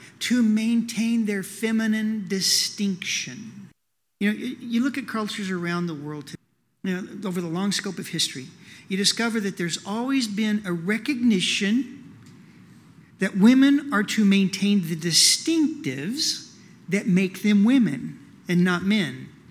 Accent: Oklahoma, United States; also born or lived in California; I'm from Oklahoma. She came out to visit. We're living in California.

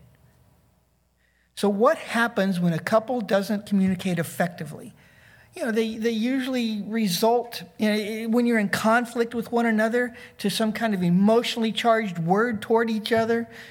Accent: Talala, Oklahoma, United States; I grew up in Tallala

